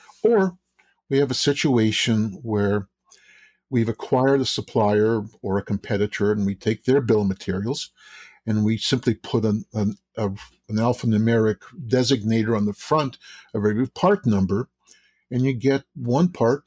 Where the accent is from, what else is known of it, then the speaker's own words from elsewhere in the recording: Canada; I'm originally from Canada